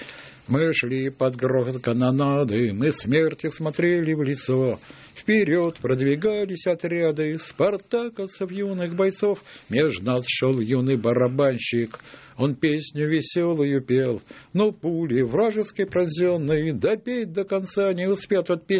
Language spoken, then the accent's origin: Russian; Saint Petersburg, Russia; потому что я ленинградец, я блокадник.